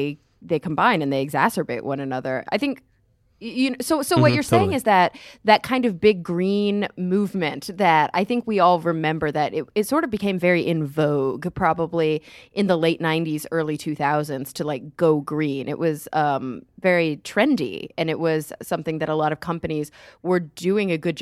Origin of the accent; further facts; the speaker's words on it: Texas, United States; I grew up in Texas, so it's a big difference here.